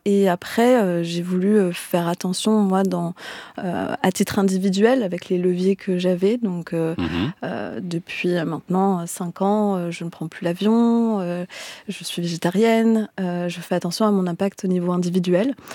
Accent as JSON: {"language": "French", "town": "Amboise", "region": "Centre-Val de Loire", "country": "France", "said": "Je suis originaire d'Amboise, en Touraine, proche de la Loire, le dernier grand fleuve sauvage d'Europe."}